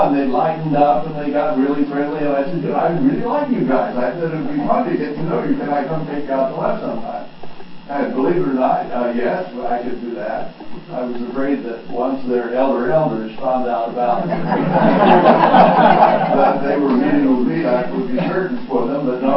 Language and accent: English; Idaho, United States; and I come from Idaho where there's lots of Mormons